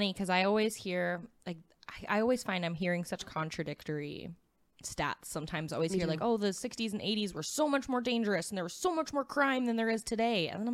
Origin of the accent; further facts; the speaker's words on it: Beaumont, Alberta, Canada; But he's from very close to my hometown in Beaumont.